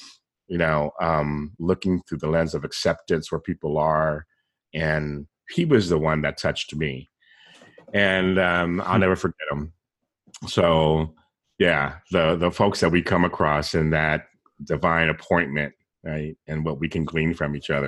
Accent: San Diego, California, United States; And then we connected because I'm from San Diego originally.

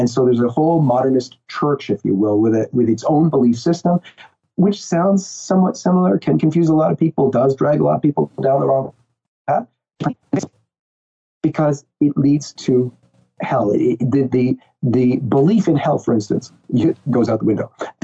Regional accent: Canada; I'm a Canadian, so maybe I'm a little bit more reserved.

